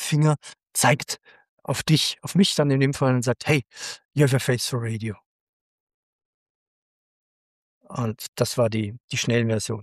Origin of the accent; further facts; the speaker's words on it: Bayreuth, Bavaria, Germany; Ich komme aus Bayreuth und da fließt ein Fluss durch.